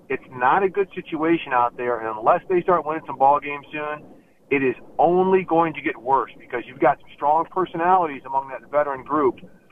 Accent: St. Louis, Missouri, United States; I grew up in St. Louis.

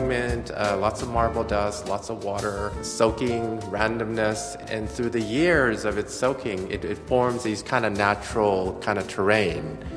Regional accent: Thailand; English is a second language; growing up in Thailand, where we had monsoons and our backyard was always flooded for like 2 months.

